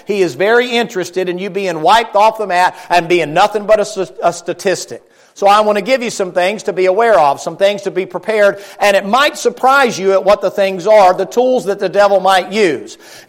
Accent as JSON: {"language": "English", "region": "Florida", "country": "United States", "said": "I'm from Florida, so I'm up here, so I'm bundled up like a stinking snow bunny"}